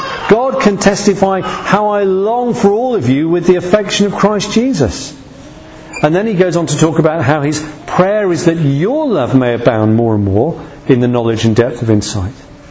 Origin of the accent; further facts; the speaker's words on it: United Kingdom; We're very British, aren't we?